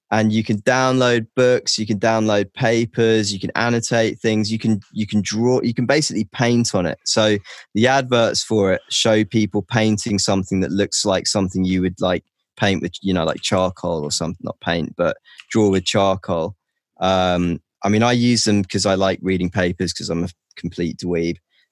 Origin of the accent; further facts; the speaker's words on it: England, United Kingdom; I'm from England as well.